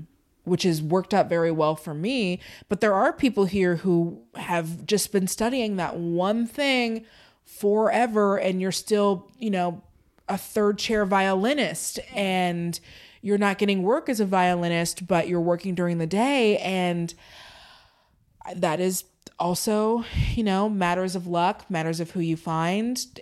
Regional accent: Tacoma, Washington, United States; born there; Like, that's where I was born in Tacoma. My family is out in that way.

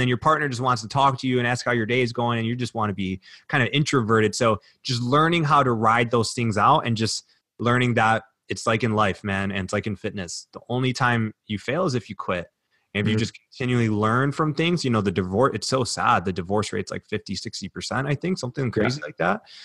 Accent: Detroit, Michigan, United States; I'm from Detroit.

